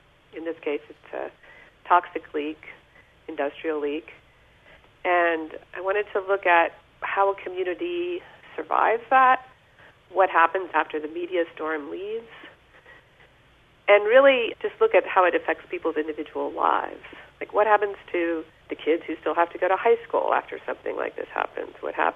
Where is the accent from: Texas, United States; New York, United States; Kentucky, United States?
Texas, United States; Friendswood; You know, when I grew up in Friendswood, I love Friendswood, by the way.